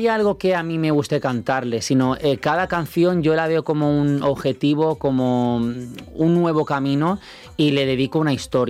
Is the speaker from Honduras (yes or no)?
no; Valencia, Valencian Community, Spain; mucha gente también se cree que soy de aquí, pero no, soy de Valencia.